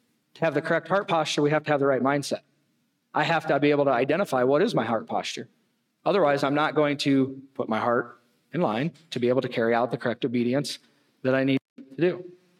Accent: United States; We deserve all of these things because I'm an American and I deserve it.

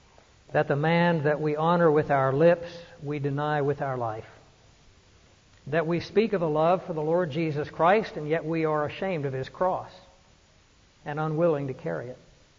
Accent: Kansas, United States; born there; See, I was born in Kansas, but I became Southern by the grace of God.

